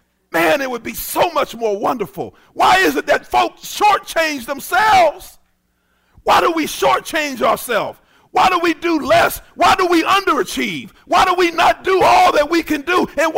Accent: North Braddock, Pennsylvania, United States; Growing up in North Braddock, you know, not having any vision at all

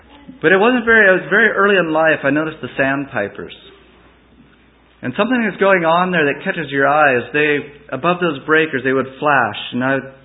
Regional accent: Oregon, United States; I was raised here in Oregon, and from little on, my mother, she loved the coast.

